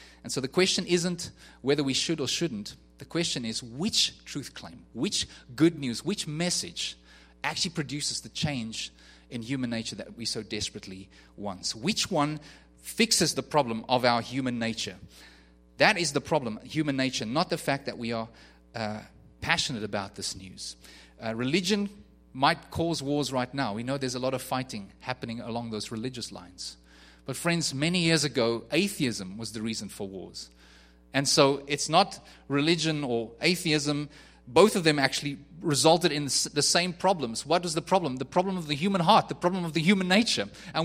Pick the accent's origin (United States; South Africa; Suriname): South Africa; now in Canada; Even as a permanent resident, I'm still a South African that's been sent to Canada. I'm not of Canada, but I'm in Canada.